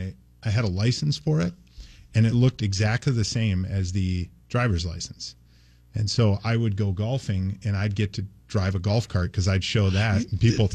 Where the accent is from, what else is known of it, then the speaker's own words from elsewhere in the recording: Michigan, United States; I grew up in Michigan, but yes.